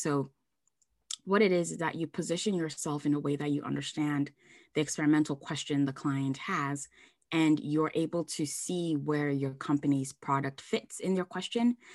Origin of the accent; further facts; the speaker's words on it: Ghana; I'm from Ghana, West Africa, so I know how to ask why and be respectful.